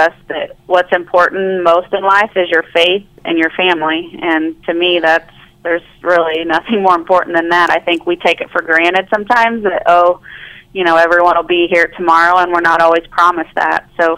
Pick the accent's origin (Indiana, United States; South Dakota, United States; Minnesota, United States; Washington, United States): Indiana, United States; Evansville; I'm from Evansville, Indiana, which is southern Indiana by Kentucky.